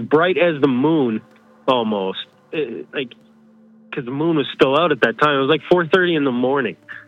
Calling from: Calgary, Alberta, Canada; calling from Calgary, Alberta.

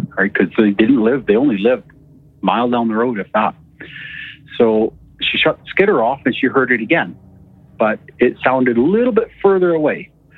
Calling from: Alberta, Canada; calling from Alberta.

